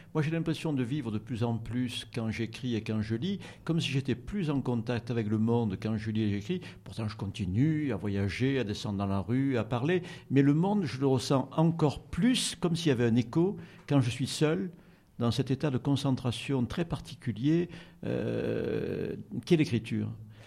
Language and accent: French; Provence-Alpes-Côte d'Azur, France; accent: Provençal; mais j'ai un léger accent provençal qui fait un peu rire.